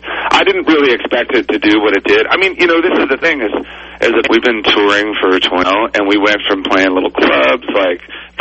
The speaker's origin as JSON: {"language": "English", "town": "Richmond", "country": "United States", "tie": "born or raised there", "said": "As a kid growing up in Richmond, to the mall and watch the fireworks"}